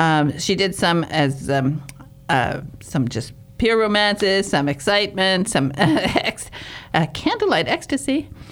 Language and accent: English; England, United Kingdom; now in United States; Because we moved from England to Houston, and we used to go up to Dallas